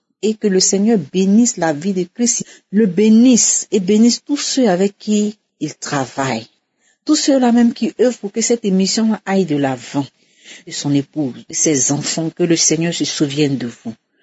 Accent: Côte d’Ivoire; now in Morocco; Je suis une Ivoirienne vivant au Maroc.

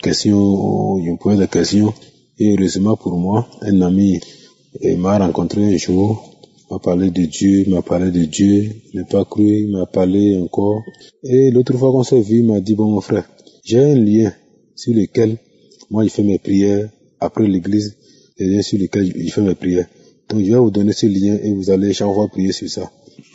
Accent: Kopargo, Donga, Benin; moi je suis un Béninois du Nord-Ouest, précisément dans la commune de Kopargo.

